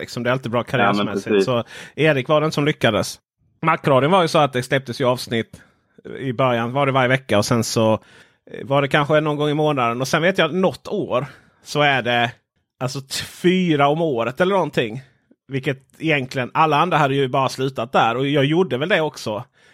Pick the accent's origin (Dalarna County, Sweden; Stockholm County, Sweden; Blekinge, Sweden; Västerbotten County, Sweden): Blekinge, Sweden; Stenjölsmåla; Jag kommer från Stenjölsmåla, denna världsmetropol.